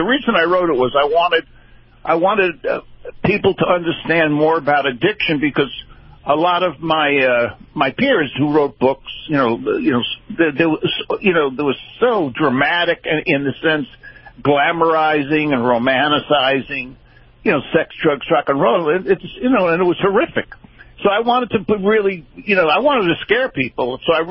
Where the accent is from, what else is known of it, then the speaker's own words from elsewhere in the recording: New York, United States; Oh, well, I'm from New York